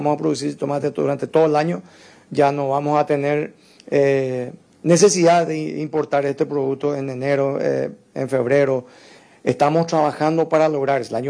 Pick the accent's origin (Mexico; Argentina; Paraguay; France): Paraguay; nosotros como paraguayos tenemos que estar trabajando